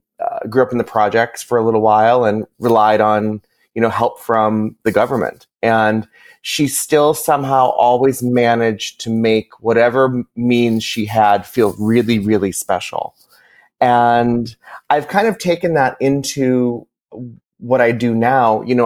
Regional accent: Massachusetts, United States; I grew up in Massachusetts, really idolizing my grandmother.

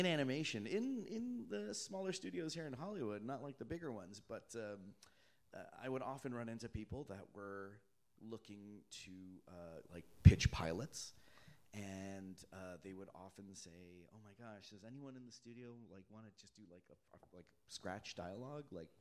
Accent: Toronto, Ontario, Canada; Yeah, I'm from Canada, eh?

